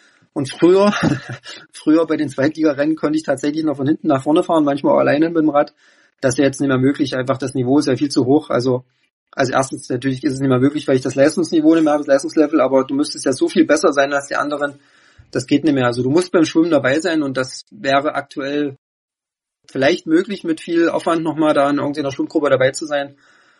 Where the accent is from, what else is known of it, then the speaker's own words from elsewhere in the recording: Oberlichtenau, Saxony, Germany; Wir haben bei uns in meiner Heimat in Oberlichtenau ja immer diesen traditionellen Sommerlauf